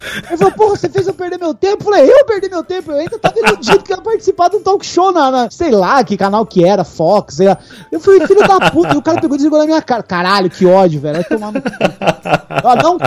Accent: Salto do Itararé, Paraná, Brazil; moved away as an adult; now in São Paulo, Brazil; E é uma cidade muito pacata, foi onde eu cresci, passei minha infância, minha adolescência toda. Eu saí de lá com 24 anos, que eu fui morar numa cidade vizinha, que também não é muito grande, chamada Arapoti. E depois eu vim pra São Paulo, mas Salto Itararé é a cidade que eu vou todo mês.

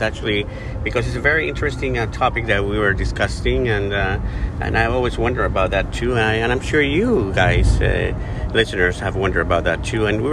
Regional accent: Ecuador; I am from Ecuador, and so that alone, I'm from another country, so that gives a different perspective.

